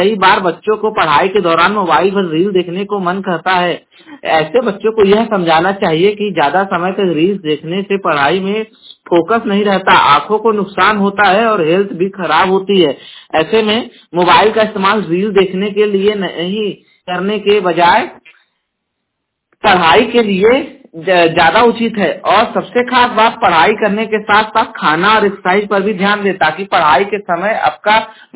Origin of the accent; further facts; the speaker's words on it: Jaunpur, Uttar Pradesh, India; और मैं उत्तर प्रदेश के जौनपुर जिले का निवासी हूं